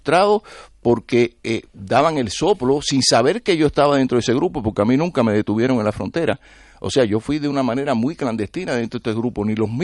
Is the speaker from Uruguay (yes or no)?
no; Cuba; now in United States; Yo lo que sí sé es que me costó mucho trabajo después salir de Cuba. Yo no salí de Cuba por el aeropuerto. Yo no llegué a Miami en un vuelo directo de La Habana.